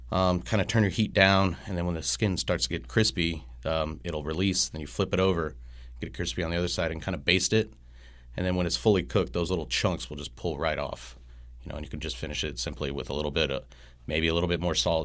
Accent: Las Cruces, New Mexico, United States; now in Wilmington, United States; I worked with him at two prior restaurants in New Mexico. That's where I met him. One in Las Cruces, my hometown, and then one in Santa Fe.

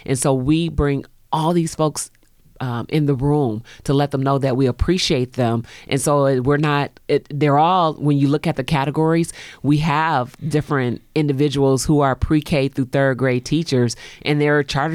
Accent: Michigan, United States; now in Buffalo, United States; I'm actually from Michigan

